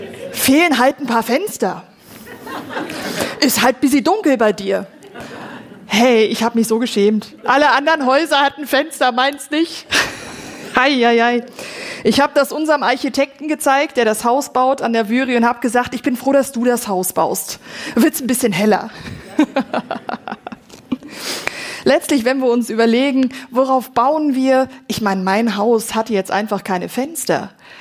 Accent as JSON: {"language": "German", "country": "Germany", "tie": "born or raised there", "said": "Ahrtal, auch in meinem Heimatland, furchtbar."}